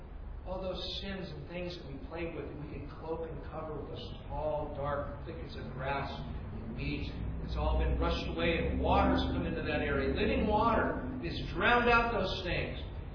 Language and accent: English; California, United States; born or raised there